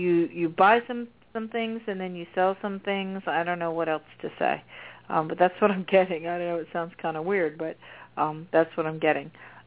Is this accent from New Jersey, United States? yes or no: yes; New Jersey, United States; Because we're from Jersey, and you don't mess with Jersey girls.